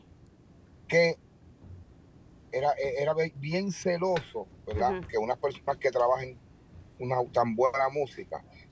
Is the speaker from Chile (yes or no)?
no; Carolina, Puerto Rico; also born or lived in San Juan; now in United States; Pues yo soy de Carolina, Puerto Rico. Uh-huh. Soy de San Juan y Carolina, soy híbrido.